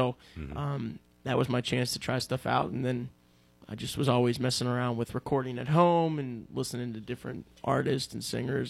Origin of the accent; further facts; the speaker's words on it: Ross Township, Pennsylvania, United States; So I'm from the North Hills area, Ross okay. Township.